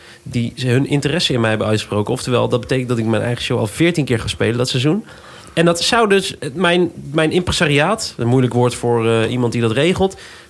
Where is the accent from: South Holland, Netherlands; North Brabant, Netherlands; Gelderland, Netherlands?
South Holland, Netherlands; Schiedam; Ik kom uit Schiedam.